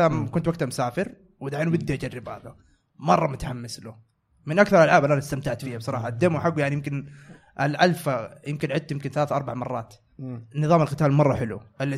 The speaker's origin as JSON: {"language": "Arabic", "town": "Jeddah", "region": "Makkah Province", "country": "Saudi Arabia", "said": "ترى عندنا في جدة قبل كذا زمان"}